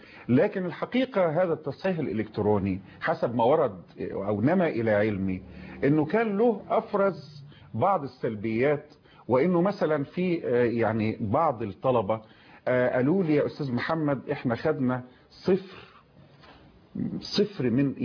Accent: Egypt; علينا كمصريين.

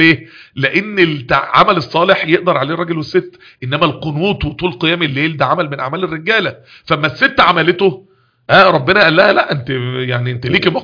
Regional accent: Mansoura, Dakahlia, Egypt; بلدي المنصوره ما كانش فيها كمبيوتر.

